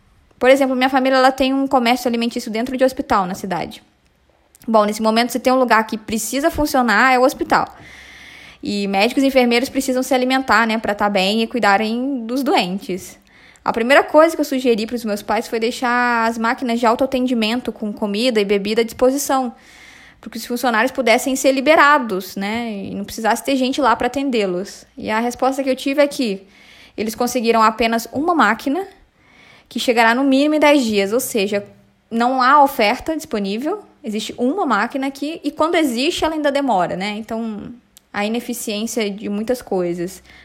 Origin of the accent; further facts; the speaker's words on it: Juiz de Fora, Minas Gerais, Brazil; moved away as an adult; now in São Paulo, Brazil; Eu estou confinada desde sexta-feira na casa dos meus pais, em Juiz de Fora, onde eu nasci e cresci, já faz 9 anos que eu moro em São Paulo.